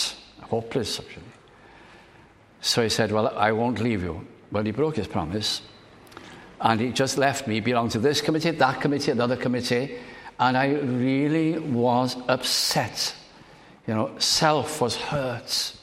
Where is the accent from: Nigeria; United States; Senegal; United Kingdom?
United Kingdom; North West England; I lived long away. I was brought up in South Lancashire, and the college was in Aberystwyth